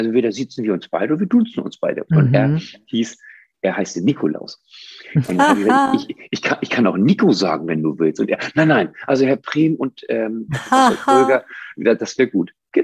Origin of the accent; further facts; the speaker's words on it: Schleswig-Holstein, Germany; Ich komme von der Nordsee, von der dänischen Grenze oben, Nordfriesland. Ich bin Friese, Nordfriese.